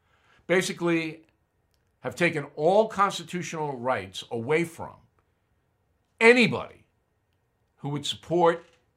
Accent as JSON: {"language": "English", "country": "United States", "said": "And I'm saying that as an American, not as a Republican, because I'm not a Republican, I'm an independent"}